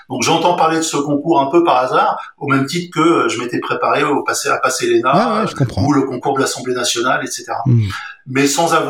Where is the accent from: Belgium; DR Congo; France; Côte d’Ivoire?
France; Montreuil, Île-de-France; Donc, moi, je suis né à Montreuil, dans le 9-3. c'est là que on vivait, c'est là qu'était l'appartement des parents.